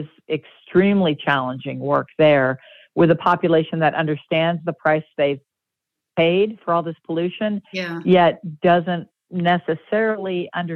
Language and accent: English; Lafayette, Louisiana, United States; I grew up in Lafayette amidst a community that was very pro-oil.